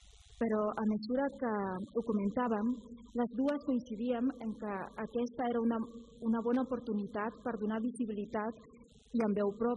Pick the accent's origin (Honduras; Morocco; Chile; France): Honduras; now in Barcelona, Spain; La meva infantesa a Hondures no va ser fàcil.